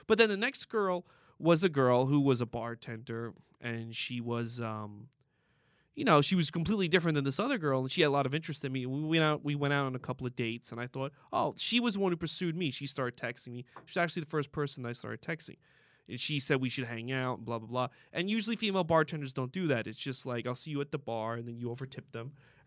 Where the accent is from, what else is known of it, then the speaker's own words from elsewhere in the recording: New York City, New York, United States; I grew up in Astoria, Queens, so a lot of my friends aren't, like, really refined.